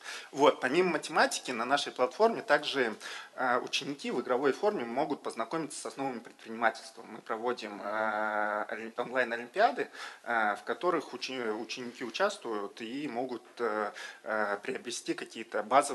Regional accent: Russia; сказали, что мы из России, мы занимаемся математикой

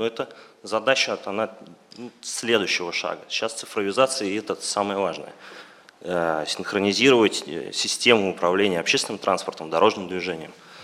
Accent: Saint Petersburg, Russia; я из Санкт-Петербурга.

